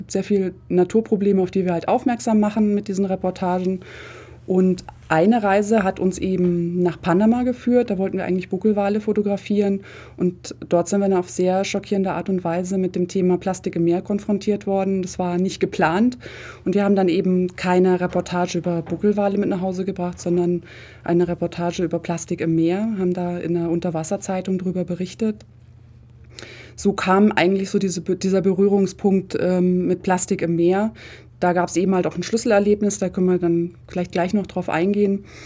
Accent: Schäftlarn, Bavaria, Germany; Ich komme aus Schäftlarn bei München, im Süden von München ist

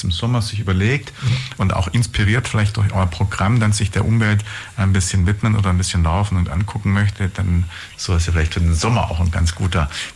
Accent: Ulm, Baden-Württemberg, Germany; born there; als gebürtiger Ulmer

